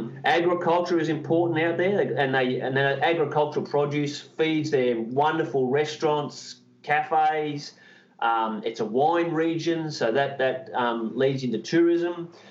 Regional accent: Brisbane, Queensland, Australia; And Brisbane's my hometown, as you know.

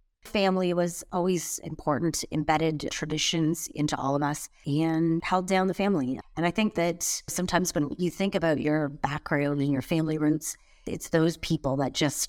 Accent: Sault Ste. Marie, Ontario, Canada; also born or lived in Montreal / Toronto / Hamilton; I loved the Sioux, and I still love the Sioux. I think like many Northern Ontario people, once you're part of that kind of community, it really becomes part of you.

